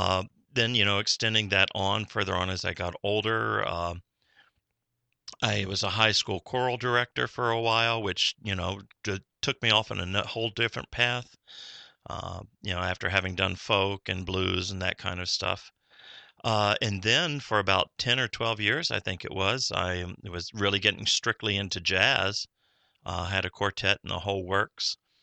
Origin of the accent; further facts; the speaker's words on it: Virginia, United States; moved away as an adult; I grew up in Northern Virginia, which now is really D.C. suburbs. It's just grown that much since I've been gone. But, yeah, I used to kind of talk like this and been in New England since the late 70s.